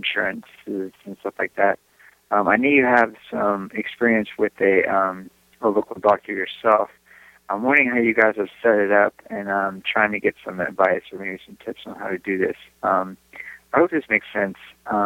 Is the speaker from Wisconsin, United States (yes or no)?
no; Charleston, South Carolina, United States; I'm from Charleston, South Carolina.